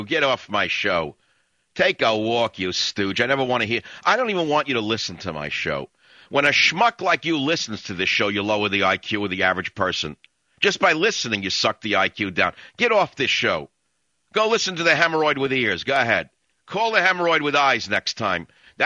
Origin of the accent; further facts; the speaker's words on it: New York, United States; So I grew up on Cuban music in New York, right?